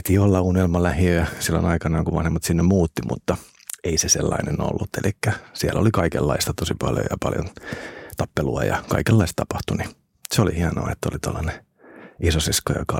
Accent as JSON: {"language": "Finnish", "town": "Turku", "region": "Southwest Finland", "country": "Finland", "tie": "born or raised there", "lives_now": "Helsinki, Finland", "said": "No mä oon lähiölapsi tuolta Turun Runosmäestä. Elikkä jotenkin se on tosi jotenkin sellainen iso osa identiteettiä yhä edelleen, vaikka nyt olen Helsingissä enemmän asunut joku Turussa."}